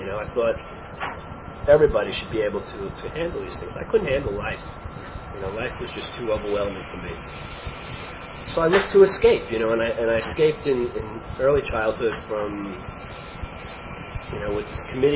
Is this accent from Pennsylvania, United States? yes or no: no; Howard Beach, New York, United States; also born or lived in Coney Island; Well, I only lived there for a couple of months. Then we moved to a place.